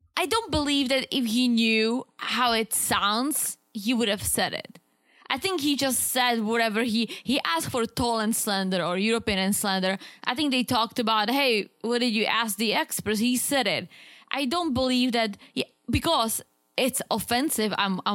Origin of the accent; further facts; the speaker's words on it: Czechia; English is a second language; It's the same way I'm from Czech.